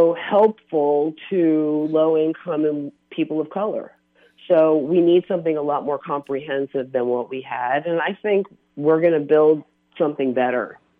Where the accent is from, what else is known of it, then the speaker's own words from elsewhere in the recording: Philadelphia, Pennsylvania, United States; But yes, I am from Philly.